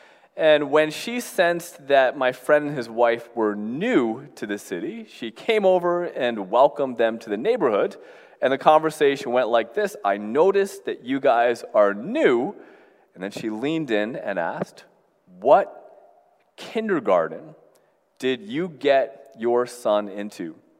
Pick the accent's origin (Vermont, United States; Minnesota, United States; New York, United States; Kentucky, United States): New York, United States; I am from New York. Aside from going to school for a little bit, I think I've lived within the FM broadcast radius of the Empire State Building for, aside from a couple years in school again, for almost all my life.